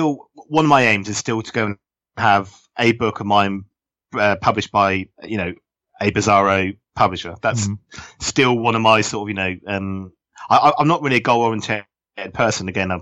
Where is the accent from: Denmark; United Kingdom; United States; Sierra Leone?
United Kingdom; being a British bizarro author is, I say, there's not many of us over here.